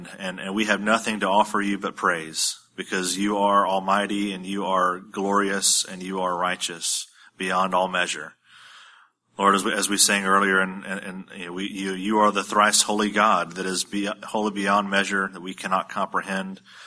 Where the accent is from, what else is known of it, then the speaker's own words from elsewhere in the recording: Brunswick, Georgia, United States; Hannah is my wife over here. We're from Brunswick, Georgia